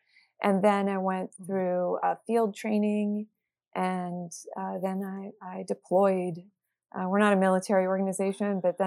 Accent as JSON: {"language": "English", "town": "Washington", "region": "District of Columbia", "country": "United States", "tie": "born or raised there", "said": "So I am born and raised in Washington, D.C. So it's a very international city."}